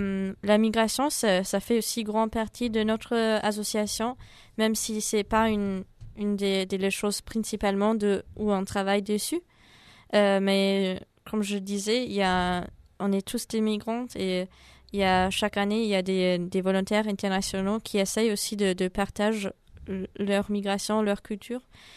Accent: Germany; French is a second language; now in France; Moi, je viens d'Allemagne et maintenant j'habite en France.

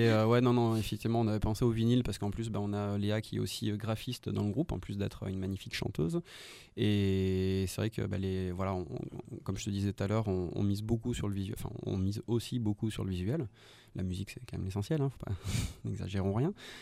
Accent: Romans-sur-Isère, Auvergne-Rhône-Alpes, France; nous venons de Romans, enfin on vient de la Drôme, la plupart du groupe habite à Romans et alentour.

